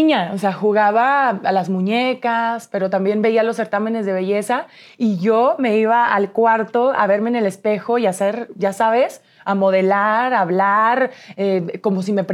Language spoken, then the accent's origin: Spanish; San Luis Potosí, Mexico; De San Luis Potosí.